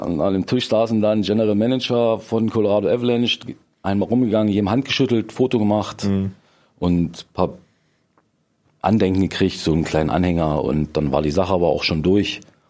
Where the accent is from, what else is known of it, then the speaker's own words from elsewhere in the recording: Lusatia, Germany; Klar, ich komme aus der Lausitz, aus einer kleinen Stadt.